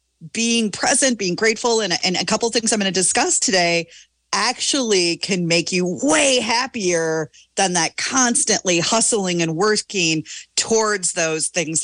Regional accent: Richland Center, Wisconsin, United States; I actually met my now husband in my 40s in my hometown of Richland Center at the bowling alley.

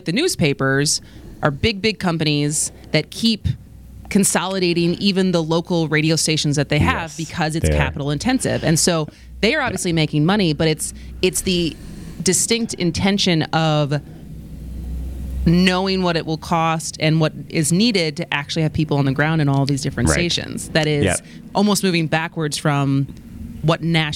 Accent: Wisconsin, United States; I'm obviously from Wisconsin. I feel very natural being back in Wisconsin.

